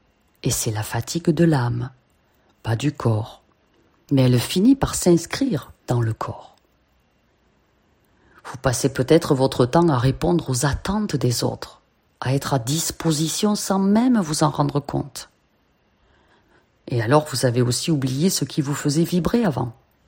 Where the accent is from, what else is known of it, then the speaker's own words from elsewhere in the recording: Southern France, France; accent: Southern French; c'est la mienne, avec mon petit accent du Sud.